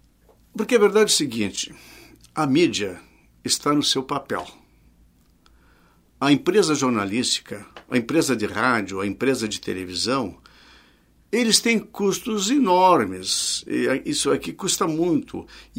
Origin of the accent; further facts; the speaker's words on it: Porto Alegre, Rio Grande do Sul, Brazil; also born or lived in Taquara; Olha, eu sou natural de Taquara, mas eu vivi toda a minha vida, desde tenra idade, em Porto Alegre. Então eu sou um porto-alegrense.